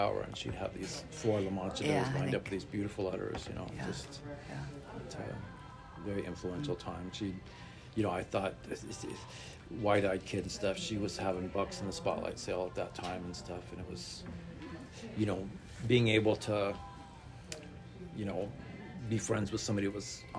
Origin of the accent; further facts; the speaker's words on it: Riverside, California, United States; Yep, I grew up in Riverside. My dad grew oranges and avocados.